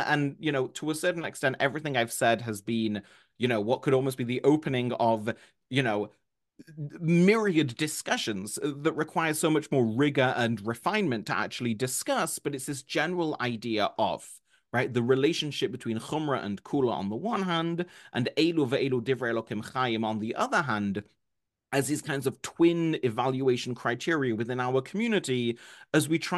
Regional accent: Manchester, North West England, United Kingdom; I grew up in Manchester

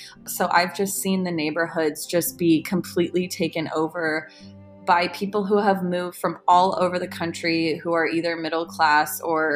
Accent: Los Angeles, California, United States; I guess my radicalization started because I was born and raised in Los Angeles, which we all know is a huge hub for homelessness.

